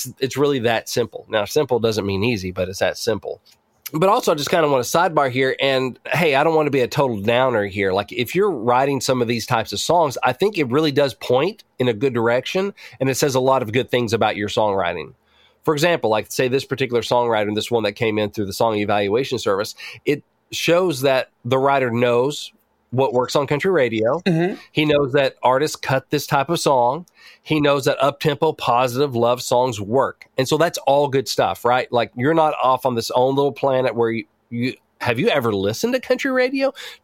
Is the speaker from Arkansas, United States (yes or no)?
yes; Batesville, Arkansas, United States; if you grew up where I grew up in Batesville, Arkansas, the going was the only place to go.